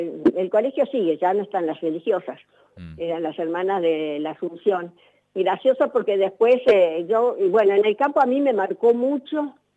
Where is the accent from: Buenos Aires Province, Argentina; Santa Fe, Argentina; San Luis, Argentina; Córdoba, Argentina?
Córdoba, Argentina; also born or lived in Buenos Aires; yo nací en Buenos Aires, pero cuando yo estaba en cuarto grado, éramos pocos hermanos todavía, nos fuimos a vivir al campo, al sur de Córdoba.